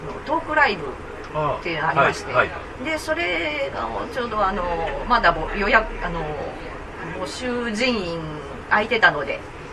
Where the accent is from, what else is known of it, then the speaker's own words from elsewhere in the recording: Aichi, Japan; 私も愛知県出身で、愛知県が大嫌いで